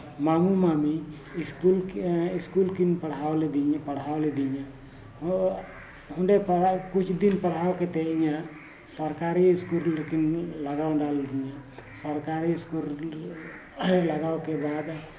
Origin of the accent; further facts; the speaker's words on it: Jahu, Himachal Pradesh, India; born there; मेरा जन्म जाहू ग्राम जाहू गांव में हुआ।